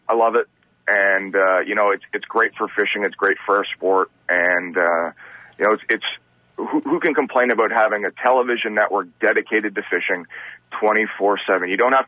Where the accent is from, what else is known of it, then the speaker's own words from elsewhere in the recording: Toronto, Ontario, Canada; I'm from Toronto, Canada.